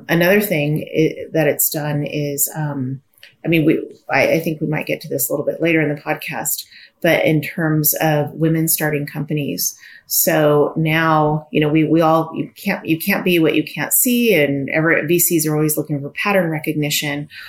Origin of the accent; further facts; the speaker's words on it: Seattle, Washington, United States; So I'm from Seattle originally.